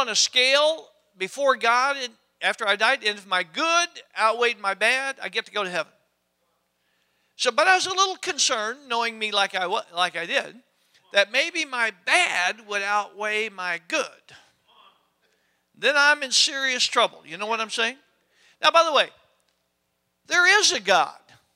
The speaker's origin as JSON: {"language": "English", "country": "United States", "said": "growing up just as an American"}